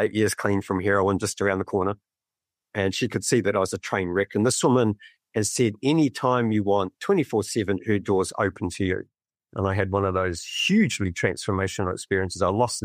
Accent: Gisborne, New Zealand; and I grew up in Gisborne for the most part.

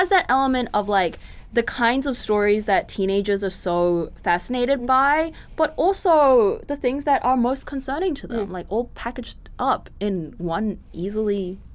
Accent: New Zealand; being a Kiwi is quite a vast experience

